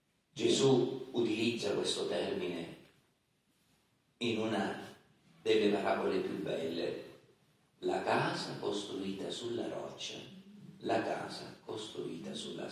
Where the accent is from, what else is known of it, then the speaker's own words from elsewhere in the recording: Messina, Sicily, Italy; Noi che veniamo da Messina sentiamo molto forte ancora i ricordi del 1908.